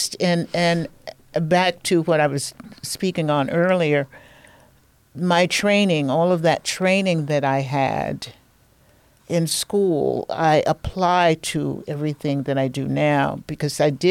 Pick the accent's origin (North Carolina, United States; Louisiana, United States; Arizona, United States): Louisiana, United States; Shreveport; Growing up in Shreveport, Louisiana, I listened to all kinds of music, country.